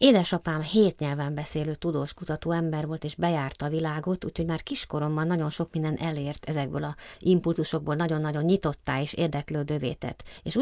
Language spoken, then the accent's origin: Hungarian; Hungary; én egyedüli magyarként viselhetem